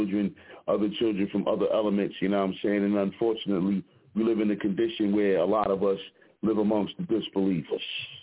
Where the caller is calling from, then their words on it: Philadelphia, Pennsylvania, United States; represent from the Broad Street Bully side of Philadelphia